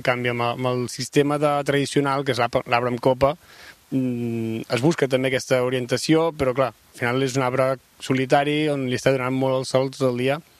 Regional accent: Catalonia, Spain; Jo sóc del Penedès, sempre he sigut del Penedès.

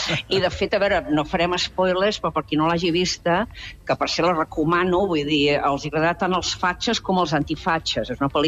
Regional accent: Catalonia, Spain; jo no sóc pitjor catalana que vostè, i jo no sóc una catalana espanyolista, jo sóc una catalana espanyola

